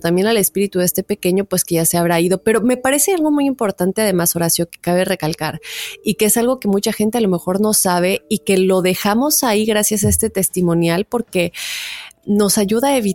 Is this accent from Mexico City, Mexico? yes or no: no; Aguascalientes, Mexico; les paso mi fecha de nacimiento para la numerología. Yo soy originario de Aguascalientes y me dedico a la construcción